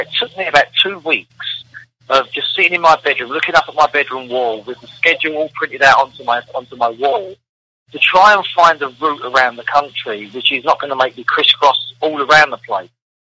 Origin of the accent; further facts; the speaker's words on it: London, United Kingdom; I'm from London, England